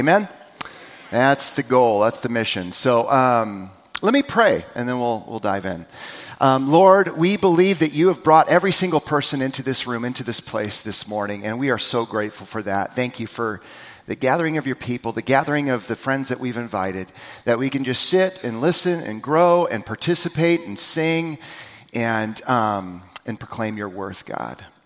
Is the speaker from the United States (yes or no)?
yes; Vancouver, Washington, United States; We drove up to Seattle I grew up in Vancouver, and we drove up to Seattle.